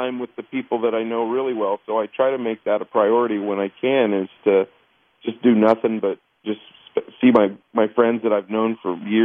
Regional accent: Kansas, United States; So my home state is Kansas

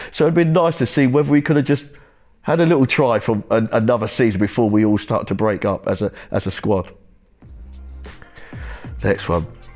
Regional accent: Ipswich, East of England, United Kingdom; I'm always going to be an Ipswich guy. I'm from Witten Estate. I still live there now. I go back there all the time, and that's where I feel most comfortable.

